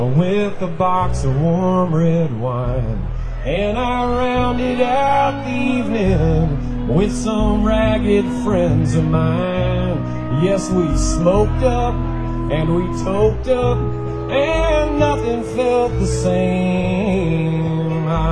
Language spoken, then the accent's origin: English; Colorado, United States; I'm from Colorado. I grew up in Colorado.